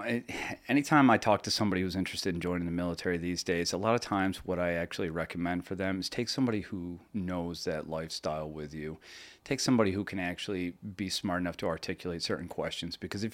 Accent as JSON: {"language": "English", "town": "Syracuse", "region": "New York", "country": "United States", "tie": "born or raised there", "said": "Yeah, born and raised in Syracuse, New York. And, you know, I lived there for the first 22 years of my life."}